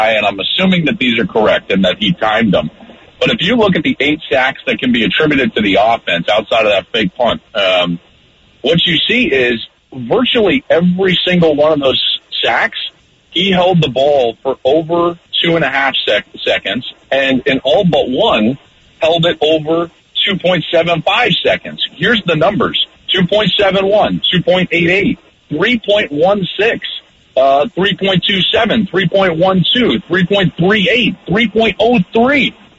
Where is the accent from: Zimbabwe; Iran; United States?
United States; Denver, Colorado; as soon as they heard I was from Denver originally and knew I was a Bronco fan